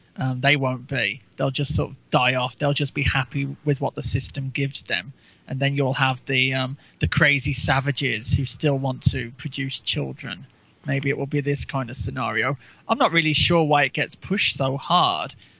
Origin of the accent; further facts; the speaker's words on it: England, United Kingdom; because my history as an English person did not intertwine so intimately with that of the white Americans working there.